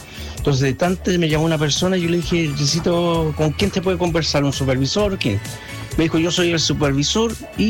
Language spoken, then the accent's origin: Spanish; Osorno, Los Lagos, Chile; yo resulta que yo soy de Osorno y nunca he viajado a Santiago y menos en auto.